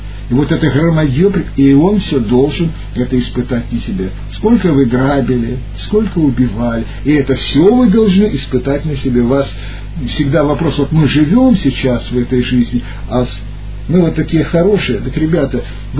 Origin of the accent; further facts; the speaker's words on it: Far East, Russia; born there; Я родился на Дальнем Востоке, я знаю, что это такое.